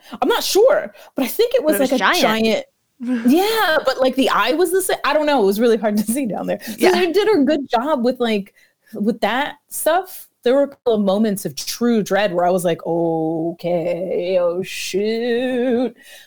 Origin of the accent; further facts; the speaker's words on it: New York City, New York, United States; as a New Yorker who sees things that are quote unquote in New York